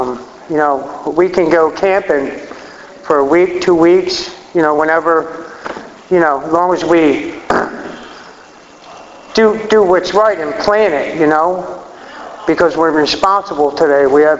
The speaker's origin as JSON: {"language": "English", "town": "Atlantic City", "region": "New Jersey", "country": "United States", "tie": "born or raised there", "said": "Anyway, I grew up in New Jersey, in Atlantic City."}